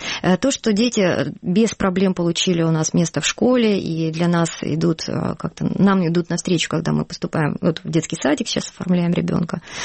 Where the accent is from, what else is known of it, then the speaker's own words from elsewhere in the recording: Crimea, Ukraine; когда мы приехали из Крыма, мы приехали под Киев